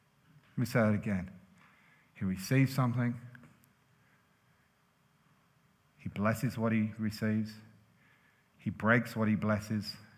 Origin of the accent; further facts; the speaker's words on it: England, United Kingdom; Whether it's having chocolate fingers and a cup of tea, because we're from England.